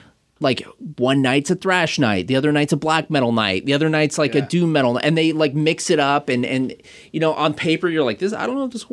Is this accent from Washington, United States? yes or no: yes; Kent, Washington, United States; And I grew up down in Kent, and my friends would go trick-or-treating at his house